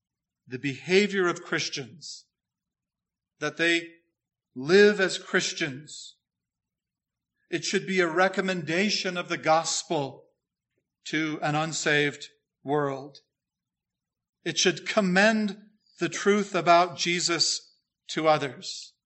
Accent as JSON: {"language": "English", "region": "California", "country": "United States", "said": "We're from Southern California. We know it well."}